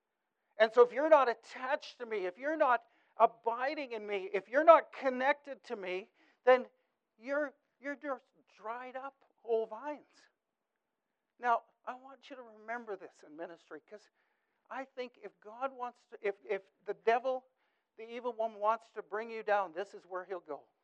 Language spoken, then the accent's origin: English; Saskatchewan, Canada; moved away; also born or lived in California; I was raised in Saskatchewan.